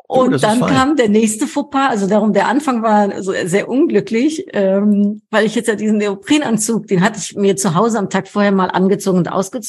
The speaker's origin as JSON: {"language": "German", "country": "Netherlands", "second_language": "German", "said": "für mich perfekt als Holländerin, alles schön gerade."}